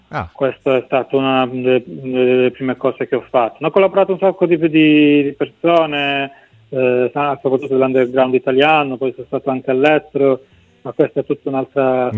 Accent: Mesagne, Apulia, Italy; born there; Io sono nato a Mesagne, provincia di Brindisi

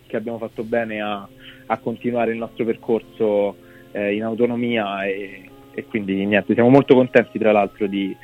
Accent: Rome, Lazio, Italy; seppure abitiamo a Roma, io sono nato e cresciuto a Roma

